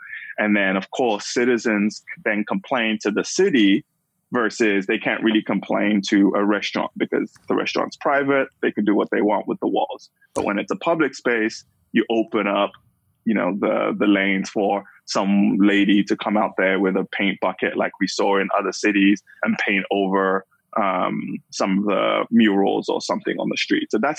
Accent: London, United Kingdom; I grew up in London, lived there for about 15 years. It's where about 80% of my family lives.

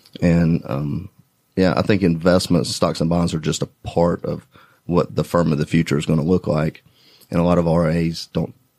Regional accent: Hamilton Mill, Georgia, United States; For the most part, I'm from Hamilton Mill, north of Georgia.

